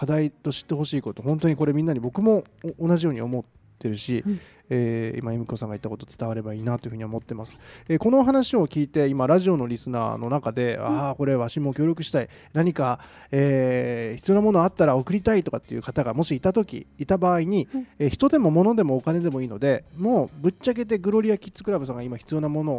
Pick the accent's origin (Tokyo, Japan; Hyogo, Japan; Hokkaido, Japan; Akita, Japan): Akita, Japan; 秋田出身なんです、